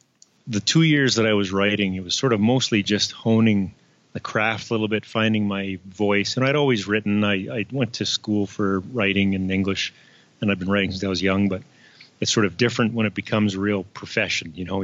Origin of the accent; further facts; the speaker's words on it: the Prairies, Canada; And I'm a Canadian. I live in the prairies. I'm sort of half farm kid, half city kid.